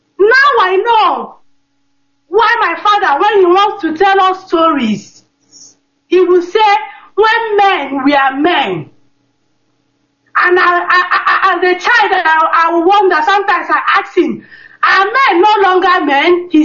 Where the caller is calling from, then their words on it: Sweden; I'm calling from Sweden.